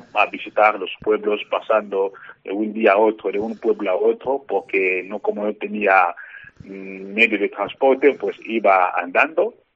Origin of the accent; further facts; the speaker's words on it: Popokabaka, Kwango, DR Congo; Pues yo soy de la República Democrática del Congo y soy de la diócesis de Popocabaca, en la provincia de Cuango.